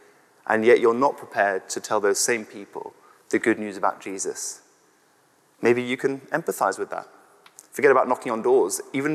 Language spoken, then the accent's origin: English; Brentwood, East of England, United Kingdom; I actually stood as a local candidate in Brentwood, in my hometown, in 2015 for the Conservatives.